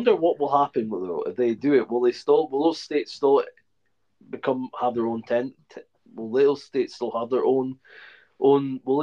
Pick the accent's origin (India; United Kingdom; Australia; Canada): United Kingdom; England; Well, we're fucking English. Why would you need to speak any other fucking language?